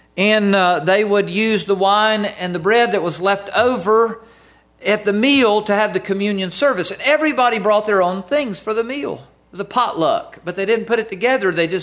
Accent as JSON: {"language": "English", "region": "Southern United States", "country": "United States", "said": "Now, I'm from the South, and in the South there's a lot of prejudices."}